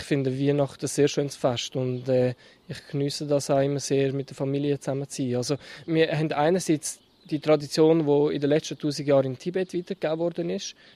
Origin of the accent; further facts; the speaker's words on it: Schwyz, Switzerland; ich bin aufgewachsen im Kanton Schweiz und das ist ein katholisches Umfeld.